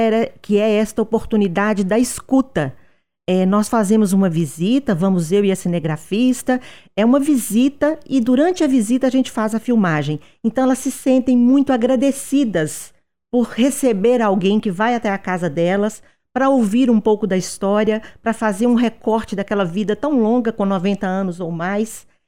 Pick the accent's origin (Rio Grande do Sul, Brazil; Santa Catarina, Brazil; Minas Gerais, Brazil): Minas Gerais, Brazil; São José da Lapa; also born or lived in Itaúna; now in Lagoa Santa, Brazil; mulheres que eu conheço desde a minha infância, em São José da Lapa, onde eu fui criada. Eu nasci em Itaúna, mas fui criada em São José da Lapa.